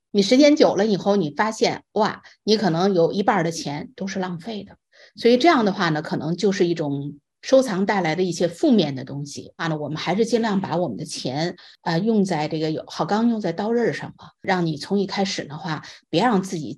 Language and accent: Chinese; China; now in United States; 像我们都是从中国来到美国的